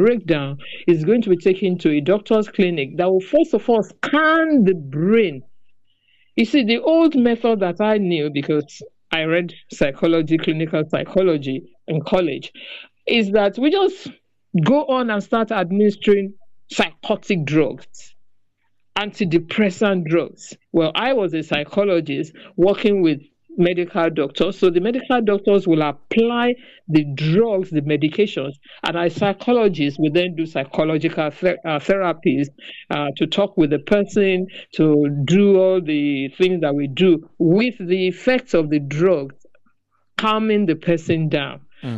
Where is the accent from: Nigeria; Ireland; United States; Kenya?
Nigeria; when I returned back to my home country, Nigeria.